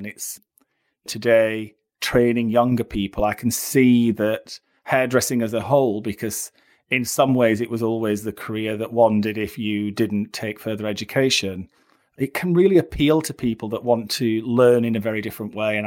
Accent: Barnsley, Yorkshire and the Humber, United Kingdom; moved away as an adult; now in London, United Kingdom; When I came from Barnsley to London and I was working in Sloane Street

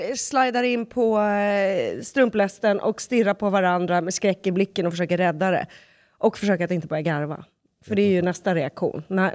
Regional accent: Sweden; born there; Men jag är född i Sverige. Men jag har liksom inte på svenskt blod i mig, om man säger så.

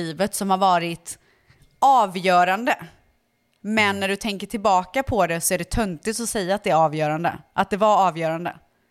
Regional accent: Borås, Västra Götaland County, Sweden; alltså jag var ändå från Borås.

